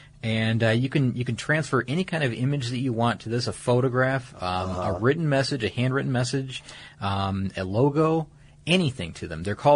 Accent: Atlanta, Georgia, United States; I've been noticing this around my hometown here recently, mm-hmm. around Atlanta.

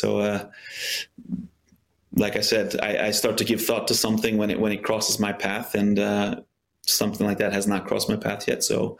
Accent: United States; I grew up in the States playing soccer

